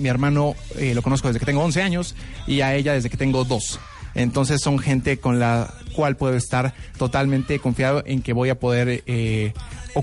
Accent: Puebla, Mexico; Es correcto, soy de Puebla.

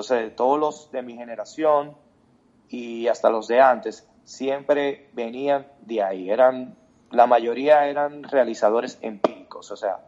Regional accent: Dominican Republic; Vengo de la República Dominicana.

